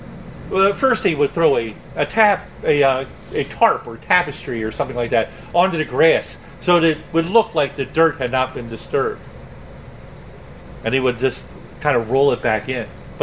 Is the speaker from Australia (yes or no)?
no; Ireland; because I'm Irish, I always imagine